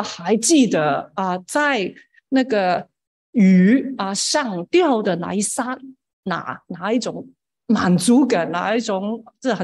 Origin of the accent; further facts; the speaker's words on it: Hong Kong; 但是我小时候在香港的家附近是码头